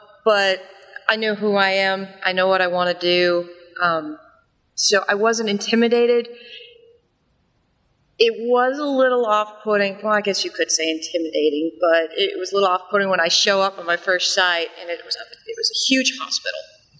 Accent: Austin, Texas, United States; I'm actually from Austin, Texas, So a little farther out, but I'm just happy to be here.

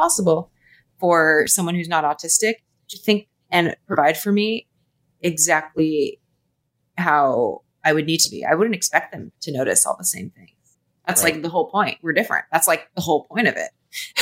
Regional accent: California, United States; also born or lived in Hawaii; So I grew up down the street from the park. I was born in Hawaii and we moved to Southern California when I was pretty young.

